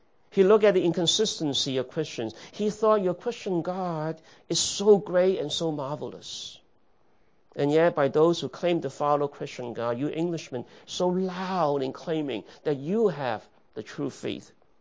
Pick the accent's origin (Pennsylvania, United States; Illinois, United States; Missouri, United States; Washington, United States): Missouri, United States; I'm from Missouri. Show me.